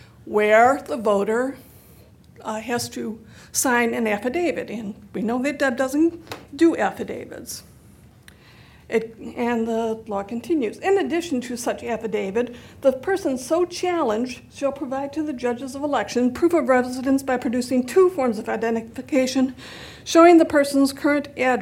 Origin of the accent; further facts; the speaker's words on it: Oswego, United States; from Oswego.